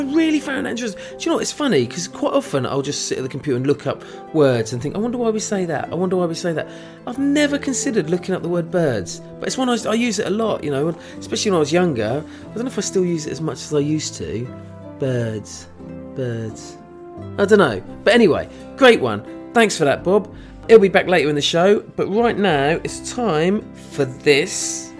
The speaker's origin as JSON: {"language": "English", "country": "United Kingdom", "said": "See, that's because I'm British, though."}